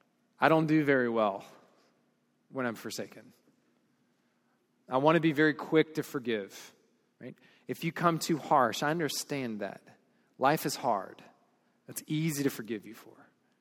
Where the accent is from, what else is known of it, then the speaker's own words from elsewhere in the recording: the South, United States; my immediate response is a smile on my face, because I'm a Southerner